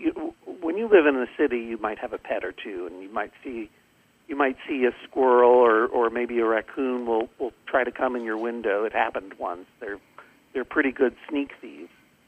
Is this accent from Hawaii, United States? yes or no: no; Boston, Massachusetts, United States; I am from New England. I grew up outside of Boston in Massachusetts, and I spent a lot of my youth in western Massachusetts.